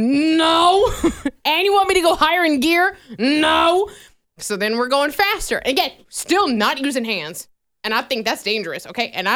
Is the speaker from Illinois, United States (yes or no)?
no; Vinton, Iowa, United States; So I stayed the night in my hometown last night of Vinton.